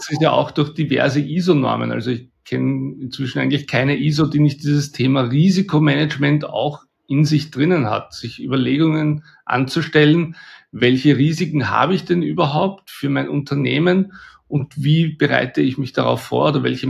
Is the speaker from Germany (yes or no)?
no; Austria; bei uns in Österreich